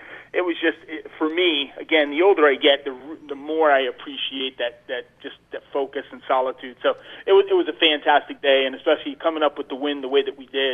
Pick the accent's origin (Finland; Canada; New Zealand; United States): United States; Fall River, Massachusetts; Yeah, I'm from Fall River, Massachusetts.